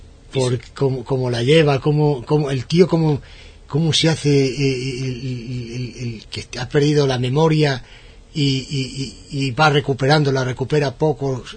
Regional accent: Extremadura, Spain; Hombre, claro, es que sí. Es de mi tierra. Es extremeño.

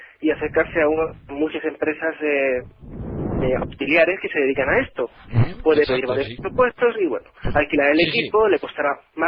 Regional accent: Region of Murcia, Spain; y yo soy murciano, de una mentalidad un poco provinciana

